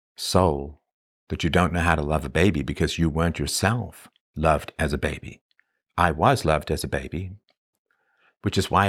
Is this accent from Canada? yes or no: no; Ireland; born there; And I was born in Ireland